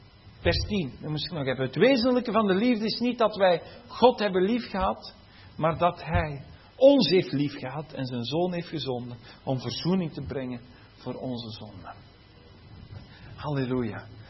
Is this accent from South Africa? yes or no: no; Flanders, Belgium; Ik ben een Vlaming, ik spreek Vlaams. Ik ben zo geboren en ik spreek Vlaams.